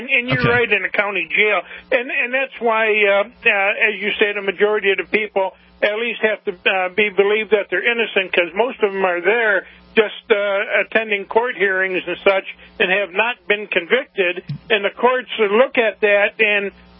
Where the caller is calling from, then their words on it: Battle Creek, Michigan, United States; Hi, I'm from Battle Creek, and I've worked in the prisons for quite a few years.